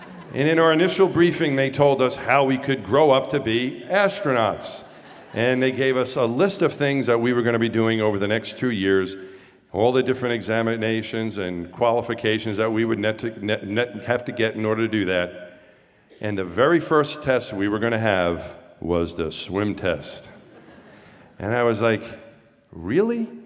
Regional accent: Long Island, New York, United States; Although I grew up on Long Island and was surrounded by water my entire life, I didn't like swimming and I completely hated the water.

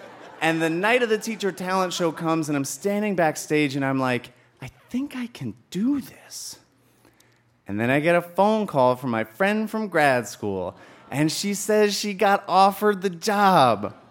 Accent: Long Island, New York, United States; born or raised there

